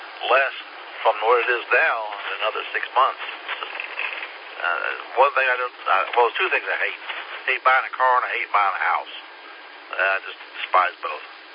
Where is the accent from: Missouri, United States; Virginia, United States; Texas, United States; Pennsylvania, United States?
Virginia, United States; Norfolk; born there; also born or lived in West Coast / Scotland; Yeah, but I'm not originally from the Hendersonville area. I was actually born in Norfolk, Virginia. And I was a military brat. My father was in the Navy, so we lived on the West Coast, all over. Went over to Scotland.